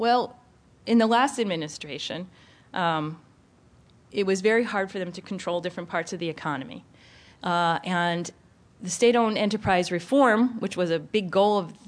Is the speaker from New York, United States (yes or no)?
no; Rhode Island, United States; born there; I was born in Rhode Island, and of course, New England has seen all this before, right?